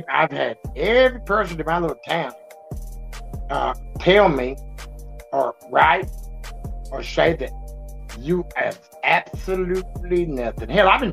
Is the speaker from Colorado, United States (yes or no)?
no; Goldsboro, North Carolina, United States; I came a long way from Goldsboro, North Carolina, sitting on the back porch.